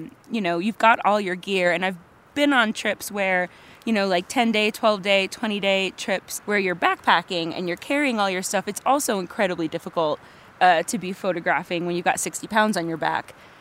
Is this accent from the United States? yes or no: yes; New York City, New York, United States; growing up in New York City